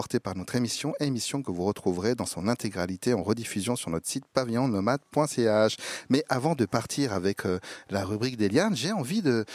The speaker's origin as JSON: {"language": "French", "region": "Geneva", "country": "Switzerland", "lives_now": "Valais, Switzerland", "said": "Je suis parti de Genève pour arriver dans le Valais. Mais moi, je n'ai pas le mal de la maison. Moi, je suis très bien ici. Je suis en terre valaisanne."}